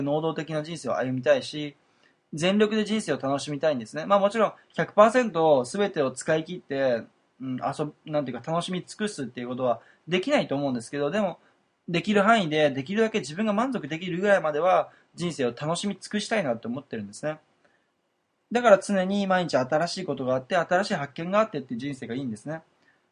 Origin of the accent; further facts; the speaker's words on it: Kochi, Japan; 高知県の僕の地元の田舎で暮らしていて